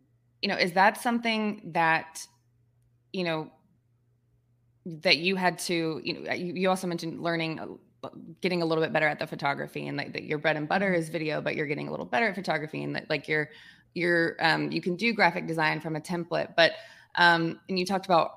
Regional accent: Georgia, United States; You know, I'm being from Georgia.

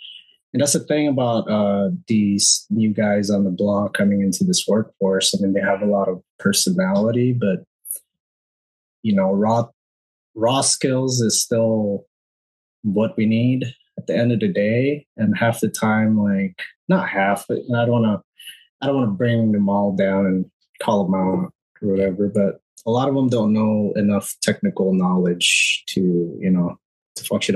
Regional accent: California, United States; I grew up around the Bay Area for a very long time. It's always been safe-ish.

